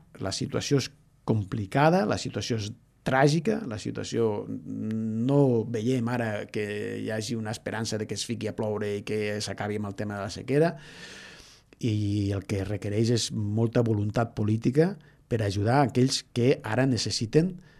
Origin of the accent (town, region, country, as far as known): Falset, Catalonia, Spain